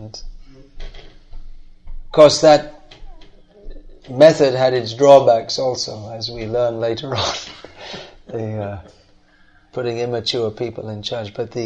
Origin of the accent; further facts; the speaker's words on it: India; now in United States; And I come from India and I forget, and people think you're really rude or something.